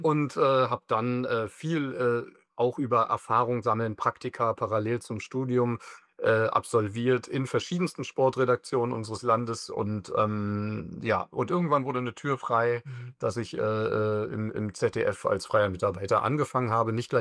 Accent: Berlin, Germany; ich komme ja aus Berlin

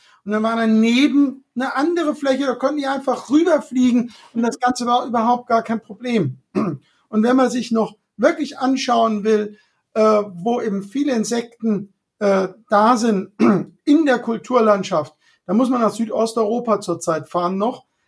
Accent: Rhineland-Palatinate, Germany; Ich bin ja da im Hunsrück aufgewachsen und eine Gegend, die eben landwirtschaftlich nicht sehr geeignet ist.

